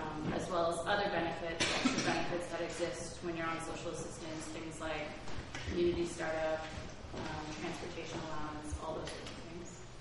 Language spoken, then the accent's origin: English; Ontario, Canada; I grew up on welfare in Ontario, was a teenager during the Harris regime